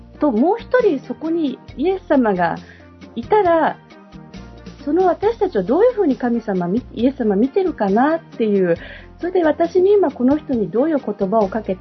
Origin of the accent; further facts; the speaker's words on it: Kanto, Japan; 私も関東出身だからってね